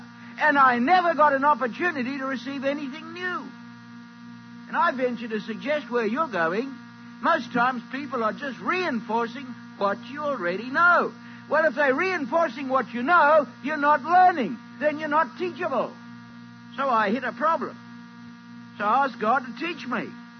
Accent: Scotland, United Kingdom; because I'm Scottish.

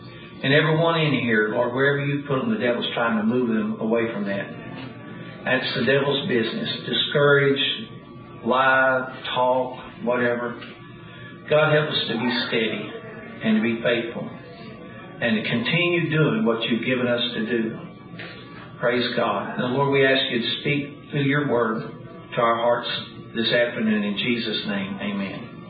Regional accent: Dallas, Texas, United States; I went to visit a friend that I grew up with in Dallas.

